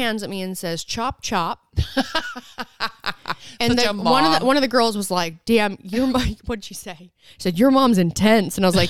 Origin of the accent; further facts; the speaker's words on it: Utah, United States; And I grew up in Southern Utah, but almost because we grew up there, we didn't go to Zion all the time to go hike.